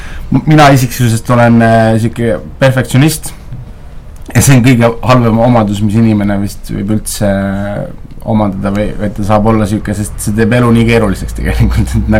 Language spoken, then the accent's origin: Estonian; Paide, Järva County, Estonia; born there; No mina küll antud olukorras elasin küll Tallinnas, aga ma olen sündinud Paides